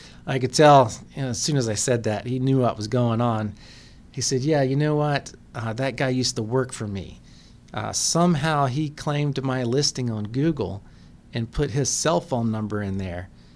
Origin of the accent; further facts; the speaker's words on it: Atlanta, Georgia, United States; Is I'm from Atlanta, and I spent a lot of time in Atlanta, and you know, it gets hot there